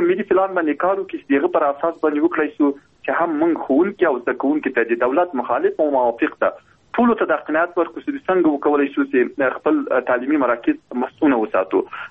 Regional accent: Logar, Afghanistan; زه خپله د لوګر ولایت یم،

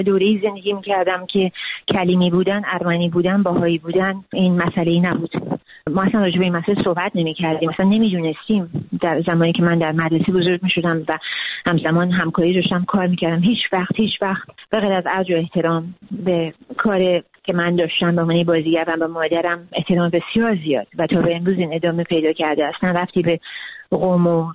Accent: Iran; born there; من ایرانی هستم، من در ایران به دنیا آمدم، ایران مملکت منه، ایران بوم منه، من عاشق ایران هستم،

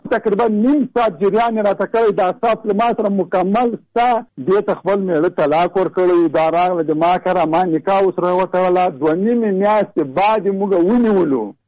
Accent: Jalalabad, Nangarhar, Afghanistan; زه د جلال آباد.

